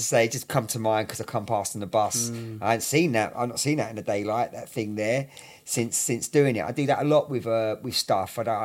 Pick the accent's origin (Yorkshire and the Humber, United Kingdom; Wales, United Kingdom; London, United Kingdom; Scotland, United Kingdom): London, United Kingdom; now in -; North London. Mm. And so early, I mean, shit. I mean, Holloway was fucking nuts.